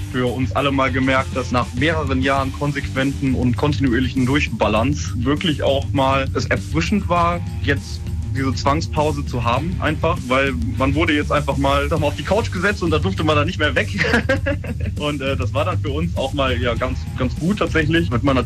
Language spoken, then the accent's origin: German; Düsseldorf, North Rhine-Westphalia, Germany; Aber natürlich muss man natürlich sagen, als Düsseldorfer, und da kann man sich ja auch nicht vor verstecken